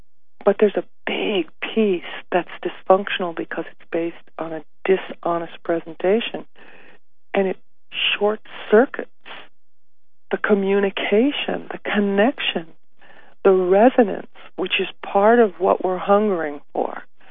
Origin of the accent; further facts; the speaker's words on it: New Jersey, United States; You know, I was raised Irish Catholic, and when I went to Mexico, after being raised Irish Catholic in the East Coast in New Jersey, I went to Mexico